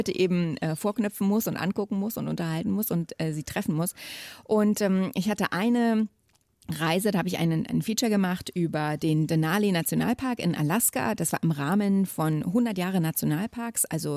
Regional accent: East Germany, Germany; Weil ich bin ja im Osten aufgewachsen. Ich bin in der DDR aufgewachsen.

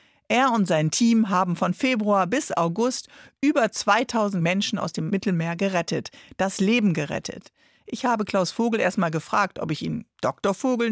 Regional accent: Northern Germany, Germany; ich komme aus Norddeutschland, da gibt es ja so Birkenwälder in diesen ganz sandigen Boden.

